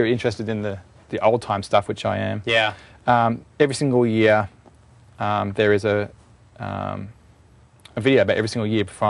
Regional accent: Australia; Well, so I'm kind of people guessing from the accent. I'm Australian.

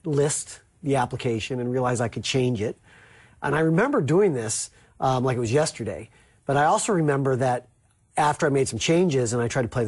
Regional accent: Vail, Colorado, United States; growing up in Vail was a little bit like growing up at Disneyland.

